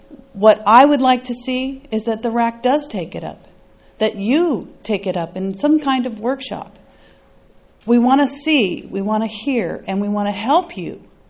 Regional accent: Los Osos, California, United States; from Los Osos

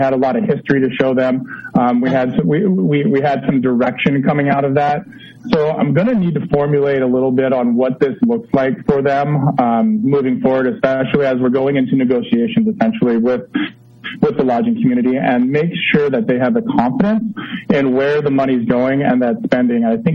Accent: Valencia, California, United States; I grew up down in Valencia, so I was kind of northern LA County.

